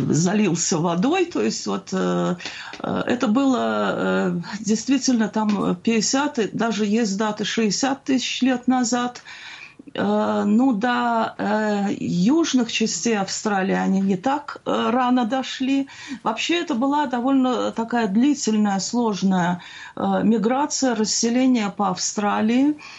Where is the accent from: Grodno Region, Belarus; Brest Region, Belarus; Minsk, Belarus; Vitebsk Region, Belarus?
Minsk, Belarus; Я родилась и выросла в Минске. Это были 60-е годы. Белорусского языка практически не было.